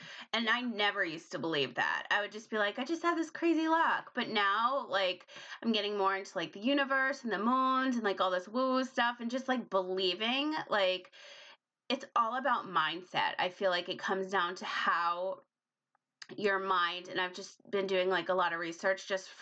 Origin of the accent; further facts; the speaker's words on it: Rhode Island, United States; and his wife's from Providence, and I grew up in Rhode Island.